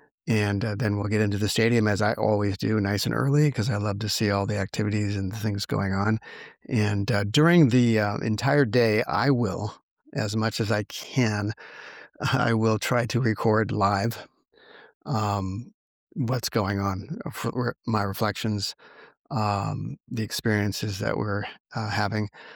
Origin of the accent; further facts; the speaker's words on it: Santa Clara, California, United States; this year the game is being played in my hometown here in Santa Clara, California, in my home stadium.